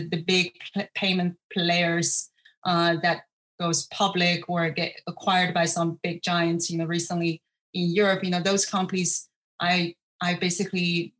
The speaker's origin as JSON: {"language": "English", "region": "Sichuan", "country": "China", "tie": "born or raised there", "said": "So, first of all, I'm from China. Mm-hmm. I grew up in Southwest China, Sichuan province."}